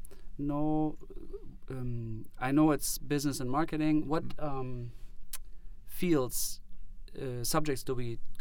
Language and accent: English; Germany; English is a second language; I'm from Germany